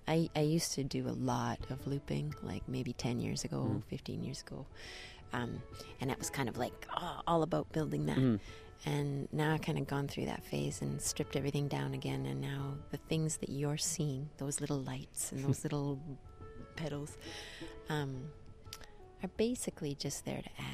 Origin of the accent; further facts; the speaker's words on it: Calgary, Alberta, Canada; born there; Yeah, I was born in Calgary, and I have lots of family, well, mostly on the east coast of Canada, actually. But yeah, I've been based in Edmonton. Sorry, you can edit that. I've been based in Europe for mostly, like, about 8 years, 9 years.